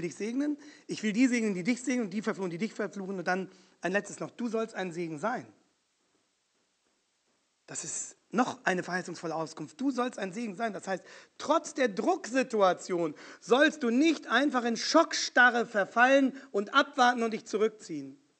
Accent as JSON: {"language": "German", "country": "Germany", "tie": "born or raised there", "moved": "as an adult", "lives_now": "Canada", "said": "Und ich bin in Deutschland aufgewachsen, aber seit etwas über 20 Jahren hier"}